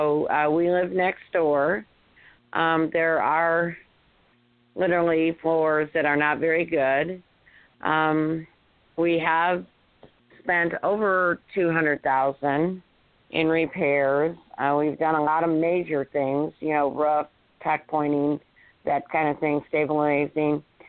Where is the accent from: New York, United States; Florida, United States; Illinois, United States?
Illinois, United States; Chicago; I grew up in Chicago, Illinois, on the north side. I went to college in Greenville, Illinois, and never ended up going back to Chicago.